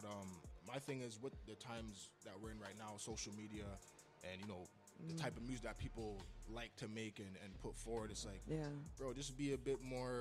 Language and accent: English; Montreal, Quebec, Canada; I've heard for a while that like I don't sound like I'm from Montreal